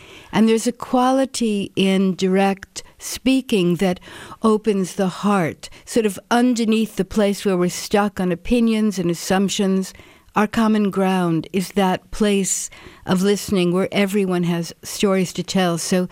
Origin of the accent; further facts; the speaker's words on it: Brooklyn, New York, United States; By a series of mistakes and not exactly knowing what I wanted to do growing up in Brooklyn.